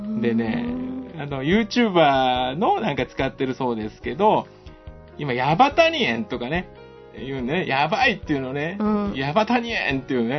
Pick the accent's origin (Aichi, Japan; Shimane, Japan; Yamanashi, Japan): Aichi, Japan; Nagoya; accent: Nagoya dialect; also born or lived in Kumamoto; そう、僕本当は名古屋弁なんですよ